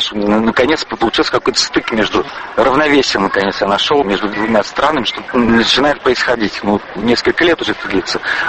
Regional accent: France; я действительно вырос сознательно во Франции, я приехал достаточно молодым

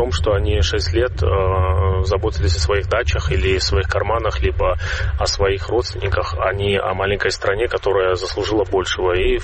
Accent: Belarus; now in Washington, United States; никак не могу быть российским, потому что по гражданству я белорус.

